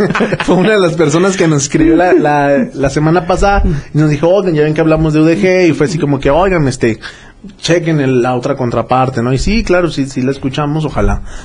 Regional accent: Tonalá, Jalisco, Mexico; Bueno, yo sí, hashtag, soy de Tonalá.

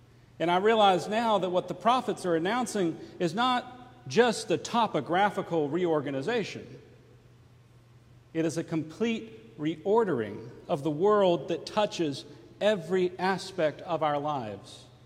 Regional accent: Mississippi Delta, United States; I grew up in the Delta. And so I grew up having no concept of what a hill or a valley was.

